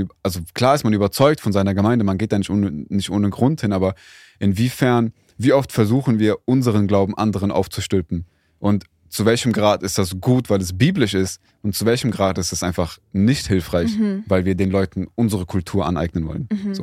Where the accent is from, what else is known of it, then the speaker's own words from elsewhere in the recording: Germany; weil ich bin Deutscher und so, ich kenne das nicht.